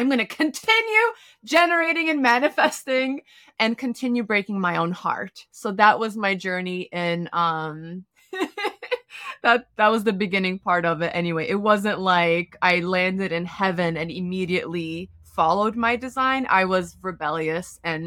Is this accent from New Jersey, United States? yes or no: no; New York, United States; And like you said, I'm from New York, raised by Polish immigrants.